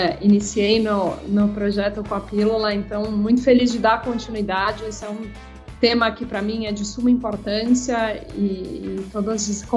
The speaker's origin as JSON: {"language": "Portuguese", "town": "Araraquara", "region": "São Paulo", "country": "Brazil", "lives_now": "São Paulo, Brazil", "said": "eu tenho hoje 41 anos, sou casada, tenho duas filhas, sou do interior de São Paulo, sou de Araraquara. Mudei para São Paulo em 99 para fazer faculdade"}